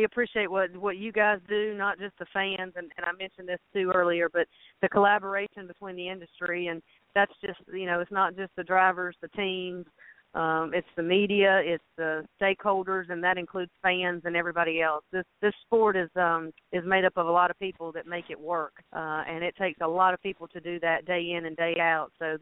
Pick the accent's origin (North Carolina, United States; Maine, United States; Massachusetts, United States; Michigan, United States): North Carolina, United States; Ellerbe; And I grew up in Ellerby, North Carolina, about 15 minutes from a track called Rockingham